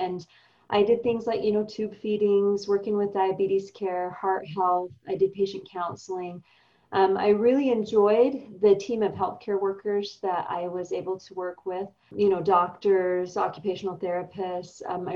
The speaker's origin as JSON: {"language": "English", "town": "Idaho Falls", "region": "Idaho", "country": "United States", "tie": "born or raised there", "said": "Yeah, I grew up in Idaho Falls and still live there this day, raising my family here."}